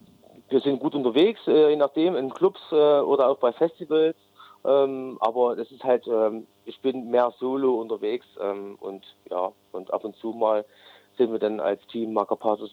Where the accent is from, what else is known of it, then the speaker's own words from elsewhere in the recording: Grimma, Saxony, Germany; ne, komme aus Grimma, das ist bei Leipzig.